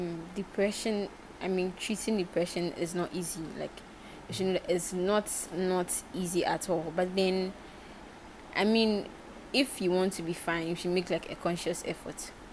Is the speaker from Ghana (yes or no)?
yes; Ghana; being a Ghanaian, I had that Ghanaian mentality